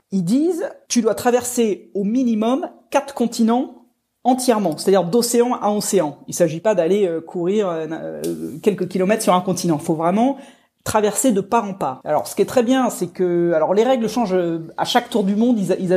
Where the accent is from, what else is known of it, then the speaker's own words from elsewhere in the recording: Rouen, Normandy, France; born there; quand je suis passé par Rouen, ma ville natale